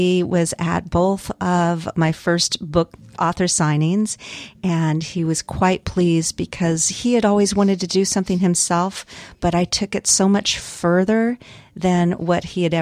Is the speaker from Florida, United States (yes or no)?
no; Chico, California, United States; moved away as an adult; my hometown, Chico, where I used to live for 53 years before I relocated here, I realized that my hometown had changed dramatically.